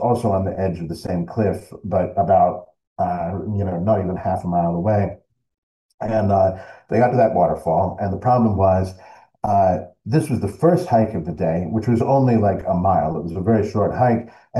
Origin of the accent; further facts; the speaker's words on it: Colorado, United States; My whole family is from Arkansas, many generations back. You know, I grew up in Colorado, but both of my parents are from Arkansas.